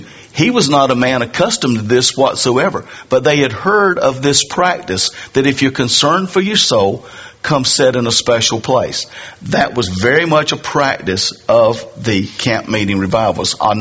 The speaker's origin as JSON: {"language": "English", "region": "the South", "country": "United States", "tie": "born or raised there", "said": "Because the definition or concept of revival that we were raised with in the South was something that you did once or twice a year."}